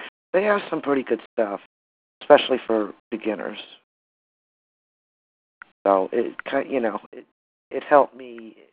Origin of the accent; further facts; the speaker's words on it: Florida, United States; I was brought up in Florida, but I'm getting used to it.